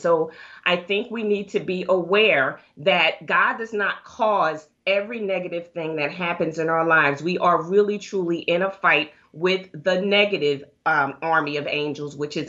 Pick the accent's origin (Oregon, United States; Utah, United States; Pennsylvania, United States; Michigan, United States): Pennsylvania, United States; Philadelphia; I'm from Philadelphia, and so they were all over the place in Philadelphia.